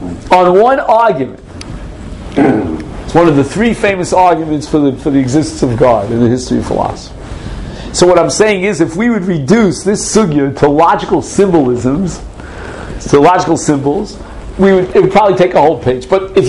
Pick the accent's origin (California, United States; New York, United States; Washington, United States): New York, United States; Brooklyn; You're from South Africa, right? And I'm from Brooklyn, New York.